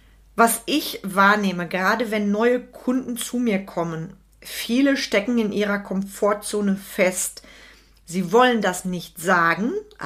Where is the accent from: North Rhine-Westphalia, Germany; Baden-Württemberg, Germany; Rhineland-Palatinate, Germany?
North Rhine-Westphalia, Germany; Ich komme ja aus NRW